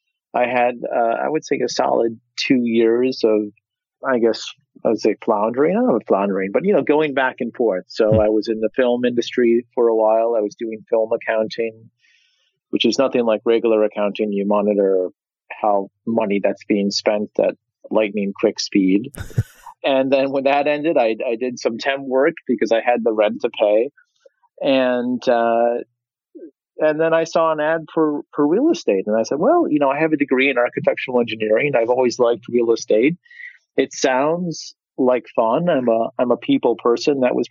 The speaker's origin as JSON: {"language": "English", "region": "Midwest", "country": "United States", "said": "And just as a side note, I'm from the Midwest. So that's kind of the holy grail of success, I guess, is being an engineer."}